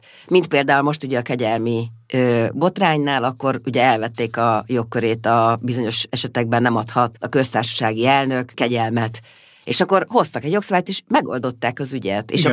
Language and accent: Hungarian; Vác, Pest, Hungary; De én váci vagyok